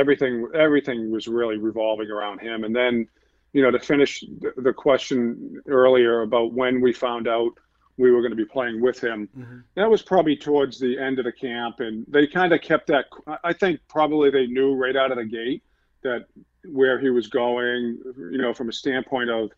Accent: Boston, Massachusetts, United States; I grew up in Boston

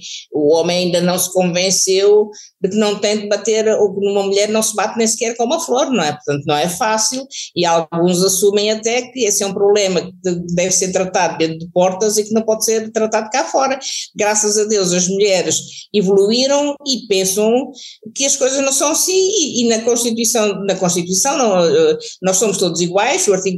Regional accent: Timor-Leste; born there; o excelente café de Timor, que é muito bom, não só da fazenda onde eu nasci, que ainda funciona, felizmente

